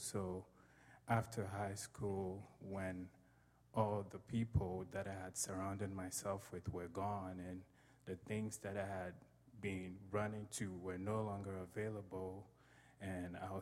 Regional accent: Ghana; I'm from Ghana, West Africa. I was raised by a single mom.

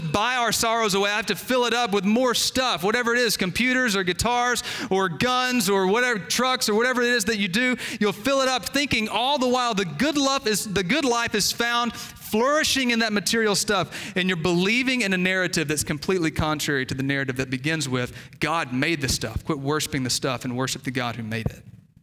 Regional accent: Mississippi, United States; I'm from Mississippi originally, and that's kind of my excuse for everything, right? That when I drive poorly, when I misspell words, when you don't understand my accent, whatever it is, I'm from Mississippi, okay?

